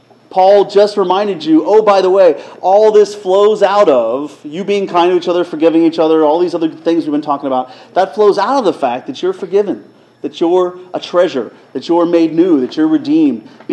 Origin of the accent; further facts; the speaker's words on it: Indiana, Pennsylvania, United States; But my point is, my hometown has these crosswalks. You know here where the crosswalks beep and make little noises to tell you to cross the street? In Indiana, Pennsylvania, it's a recording that's in the voice of Jimmy Stewart